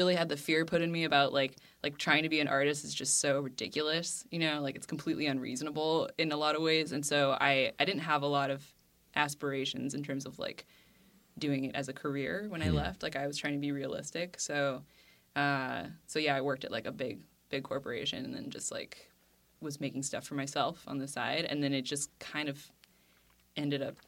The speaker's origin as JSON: {"language": "English", "town": "Cupertino", "region": "California", "country": "United States", "tie": "born or raised there", "said": "Well, I think it probably matters that I grew up in Cupertino."}